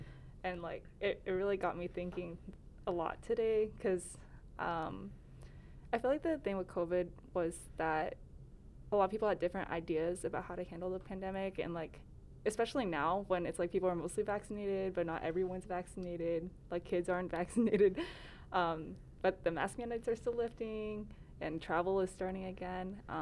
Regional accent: Chapel Hill, North Carolina, United States; I grew up in Chapel Hill, and then I went to college at UNC, so I've been in Chapel Hill for a long time

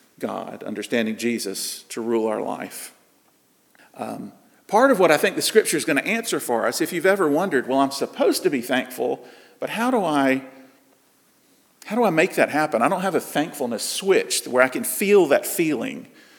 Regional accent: South Carolina, United States; I'm a guy from South Carolina. You know, I'm married, I have three children.

